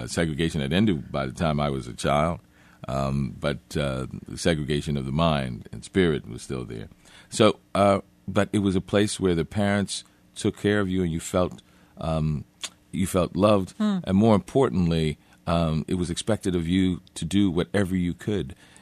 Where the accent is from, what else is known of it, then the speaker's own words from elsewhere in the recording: New Orleans, Louisiana, United States; And that was always a part of the culture that I grew up with in New Orleans, the social aid and pleasure clubs.